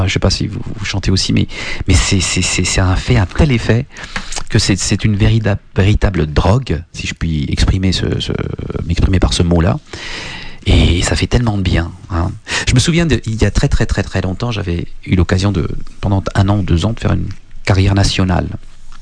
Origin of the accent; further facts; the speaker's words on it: Sarreguemines, Grand Est, France; Moi, je viens de Sarreguemines. Il y a la Sarre. Et on habitait rue des Espagnols